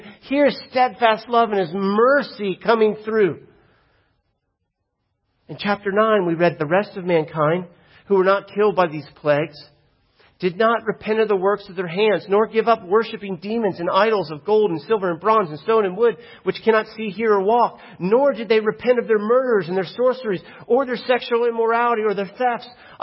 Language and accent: English; Florida, United States; I'm from Florida. You guys know that.